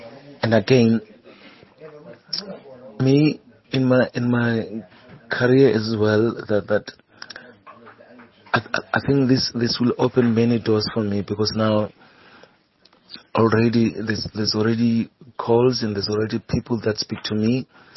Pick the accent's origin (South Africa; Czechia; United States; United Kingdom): South Africa; Khayelitsha, Western Cape; I'm from Khayelitsha.